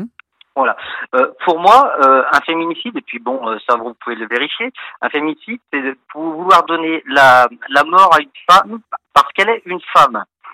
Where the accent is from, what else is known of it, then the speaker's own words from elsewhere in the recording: Saint-Étienne, Auvergne-Rhône-Alpes, France; Alors, je suis originaire de la région stéphanoise.